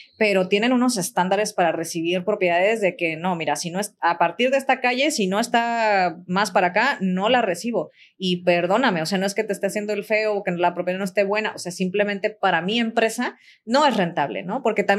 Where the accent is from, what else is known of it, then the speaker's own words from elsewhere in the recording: Michoacán, Mexico; yo venía justamente de trabajar en la industria del hospedaje en hoteles en Michoacán, de donde soy originaria